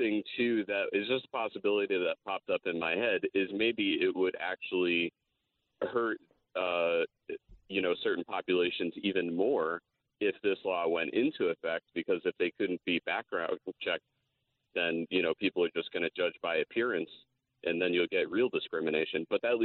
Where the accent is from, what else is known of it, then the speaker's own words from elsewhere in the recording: Trumbull, Connecticut, United States; I'm from Trumbull.